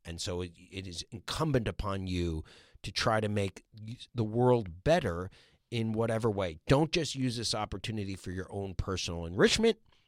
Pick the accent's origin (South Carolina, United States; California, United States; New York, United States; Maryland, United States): Maryland, United States; I felt that calling when I was young, growing up in Montgomery County, Maryland, and it changed me.